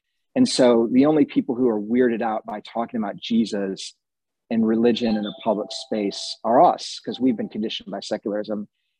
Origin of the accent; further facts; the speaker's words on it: United States; now in United Kingdom; especially as an American, but this is probably true for us as Westerners.